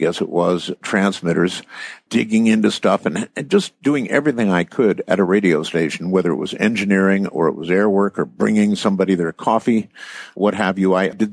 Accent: Camp Lejeune, North Carolina, United States; born there

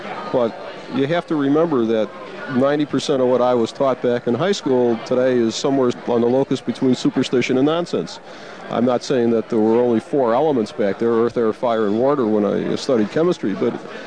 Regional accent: Chicago, Illinois, United States; When I was growing up in the Chicago public school system, there were two things that were different.

